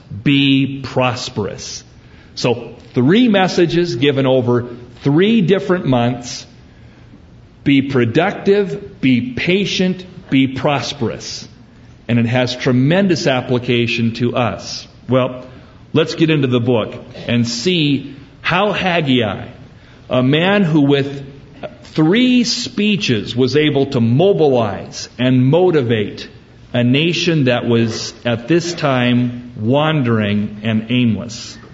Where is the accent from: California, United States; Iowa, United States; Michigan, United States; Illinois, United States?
California, United States; San Jose; I grew up in San Jose. It was close to the beach. And the weather's nice. And that's my hometown, so to speak.